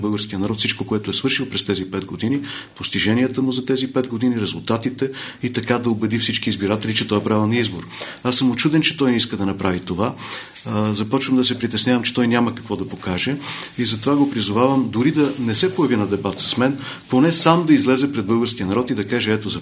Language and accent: Bulgarian; Kardzhali, Kardzhali Province, Bulgaria; С много от тези избиратели аз съм си играл като дете в Кърджали, те ме помнят и обичат и досега.